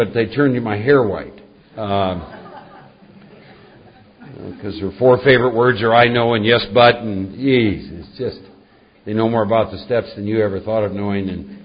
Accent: Iowa, United States; I was born and raised back in the Midwest. Back in Iowa, I was one of four boys.

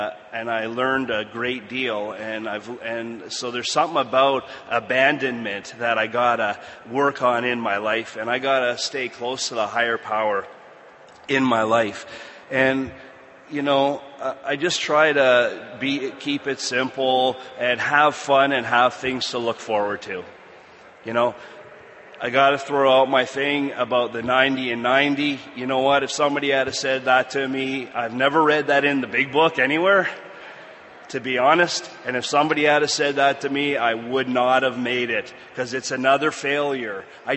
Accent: Canada; Because they selected me to work in Hawaii as a Canadian military working with the U.S. Navy.

